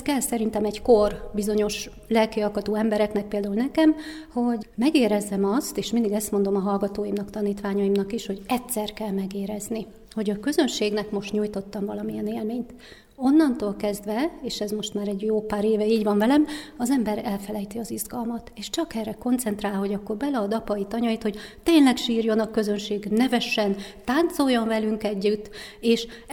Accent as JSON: {"language": "Hungarian", "town": "Nyíregyháza", "region": "Szabolcs-Szatmár-Bereg", "country": "Hungary", "moved": "yes", "lives_now": "Miskolc, Hungary", "said": "én meg nyíregyházi vagyok, és erre én nagyon büszke vagyok mindig, hogy én Szabolcs megyéből származom, bár Miskolcon élek már több mint 30 éve"}